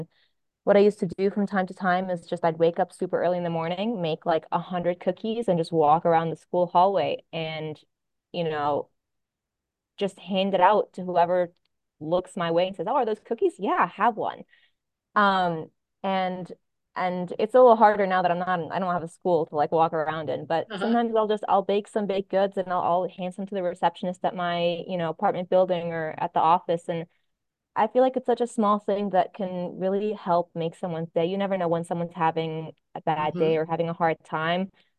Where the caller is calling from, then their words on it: Chicago, Illinois, United States; I'm coming from Chicago. I moved here about 6 months ago, and that's, yeah, downtown Chicago.